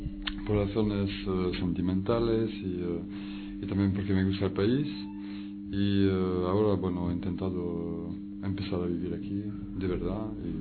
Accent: France; Spanish is a second language; moved away as an adult; now in Spain; Hola, yo soy francés, bueno, vivía en París hasta ahora y he venido aquí.

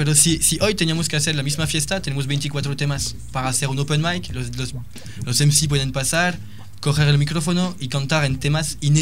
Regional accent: Brittany, France; Spanish is a second language; Pues yo soy, soy de Francia también, pero de Bretaña.

